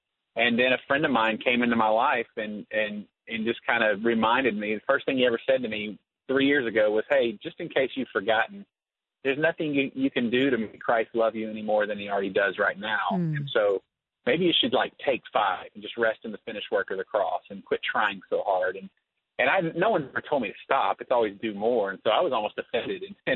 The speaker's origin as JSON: {"language": "English", "region": "Texas", "country": "United States", "tie": "born or raised there", "said": "my dad was a huge football player, and we were kind of growing up in Texas. We loved football."}